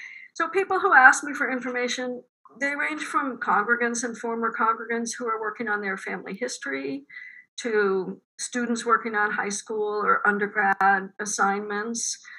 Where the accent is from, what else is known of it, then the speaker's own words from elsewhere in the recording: Pittsburgh, Pennsylvania, United States; That involved moving back to Pittsburgh, which is my hometown, and getting a master's degree at Pitt.